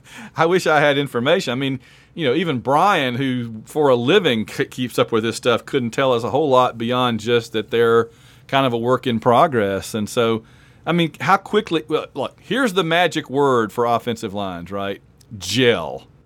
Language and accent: English; Sylacauga, Alabama, United States; I grew up in Sylacauga, you know, like an hour and 15 minutes up the highway on the way to Birmingham.